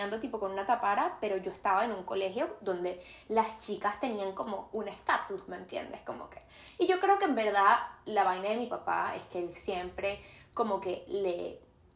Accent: Caracas, Capital District, Venezuela; yo también, soy de Caracas, no sé qué, me encanta! Y él me dice, ¡ay, sí, de qué parte eres! Y yo le respondo, de La Lagunita

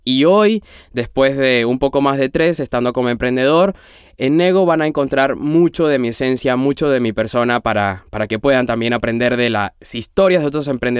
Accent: Colombia; now in Buenos Aires, Argentina; voy a estarlos acompañando en cada entrega de Nego. Soy colombiano, de 32 años, actualmente vivo en Argentina, en Buenos Aires.

